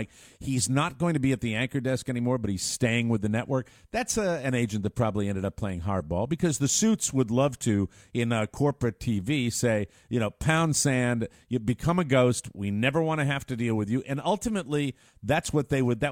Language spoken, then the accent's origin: English; Ireland; I'm Irish. I love blame. I love blame, blame.